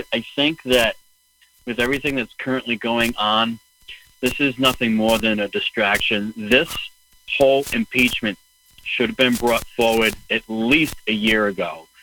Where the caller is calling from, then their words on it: New Hampshire, United States; from New Hampshire.